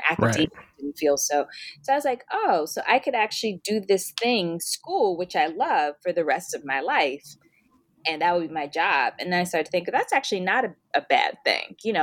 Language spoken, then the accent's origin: English; Birmingham, Alabama, United States; born there; So I was born in Birmingham, Alabama. My mother was too, and most of her siblings.